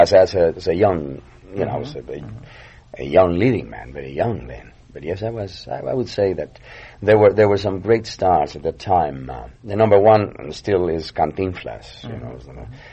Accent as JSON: {"language": "English", "country": "Mexico", "second_language": "English", "lives_now": "United States", "said": "But the Mexicans, when we come from Mexico originally to this country, we get just as sick."}